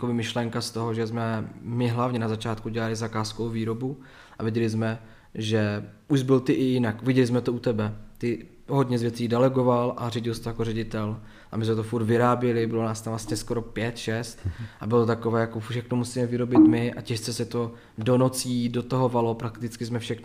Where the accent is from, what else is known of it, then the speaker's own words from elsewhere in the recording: South Moravian Region, Czechia; jsme z Jižní Moravy, z Hodonínska, kde není, tam neexistuje moc podnikatelů, kteří by měli 21 let